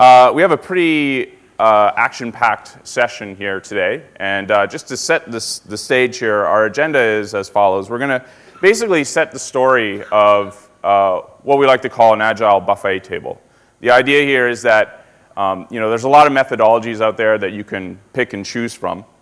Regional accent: Canada; I'm originally from Canada, so it should make for an interesting dynamic up here.

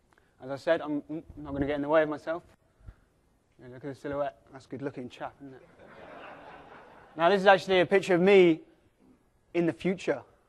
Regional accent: Sherborne, South West England, United Kingdom; moved away as an adult; now in Houston, United States; I'm actually from a small place in called Sherborne in Dorset. It's got a population of 9,500 people.

